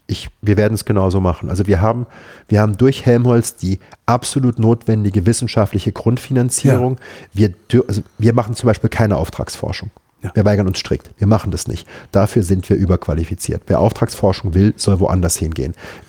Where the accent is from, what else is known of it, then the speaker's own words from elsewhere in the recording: Saarbrücken, Saarland, Germany; Ich bin in Saarbrücken groß geworden, da sind 2 Max-Planck-Institute.